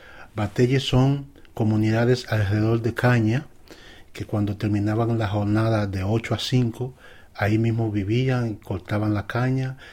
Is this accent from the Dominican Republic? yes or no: yes; Dominican Republic; Realmente nosotros somos de la República Dominicana